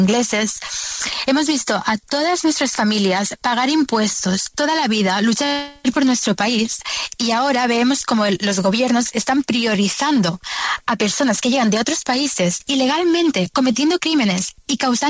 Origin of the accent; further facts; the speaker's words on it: Spain; a escoger a la gente de España, porque es mi país, es nuestro país. Y deberíamos tener la prioridad como españoles.